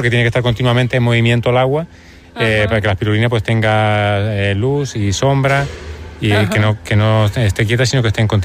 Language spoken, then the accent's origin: Spanish; El Hierro, Canary Islands, Spain; Soy del Hierro